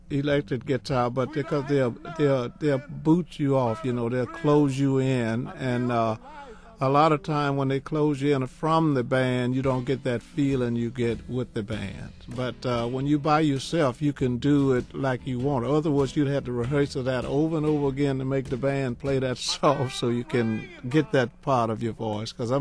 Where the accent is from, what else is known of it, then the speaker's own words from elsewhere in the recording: Louisiana, United States; I'm from Louisiana, they cooks a lot, boil food down there.